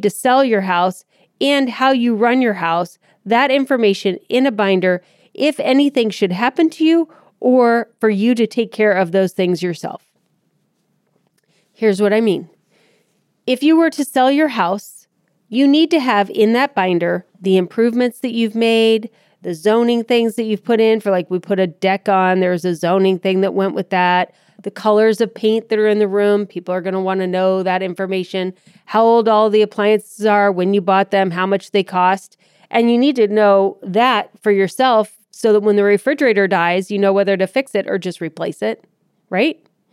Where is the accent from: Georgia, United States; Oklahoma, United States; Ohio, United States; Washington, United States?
Ohio, United States; Akron; So I got a call the other day from someone in my hometown of Akron.